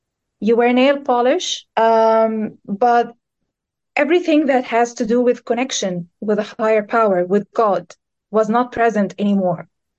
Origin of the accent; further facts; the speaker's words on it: Egypt; I'm from Egypt, and I have been struggling with spirituality before I joined